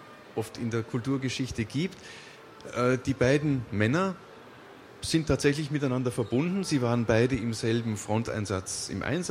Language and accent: German; Vienna, Austria; now in Kiel, Germany; Ich komme ursprünglich aus Wien. Es haben mich dann des Meeres und der Liebe Wellen nach Kiel verschlagen.